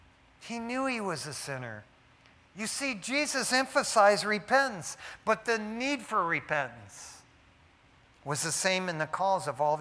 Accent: Detroit, Michigan, United States; Man, growing up in East Detroit, we had an island off of Detroit called Belle Isle.

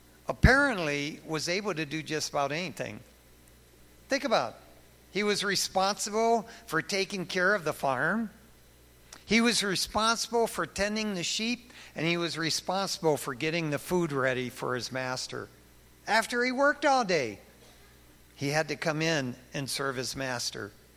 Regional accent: East Detroit, Michigan, United States; I'm from Michigan. I'm a Michigander. East Detroiter.

